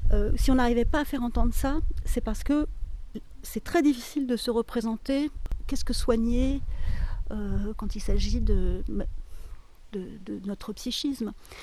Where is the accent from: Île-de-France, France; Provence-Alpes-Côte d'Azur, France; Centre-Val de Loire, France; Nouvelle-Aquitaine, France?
Île-de-France, France; Paris; je suis parisienne en fait